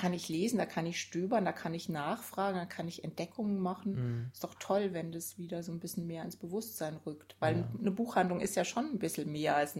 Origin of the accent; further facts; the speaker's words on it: Rhineland, Germany; Ich bin im Rheinland aufgewachsen.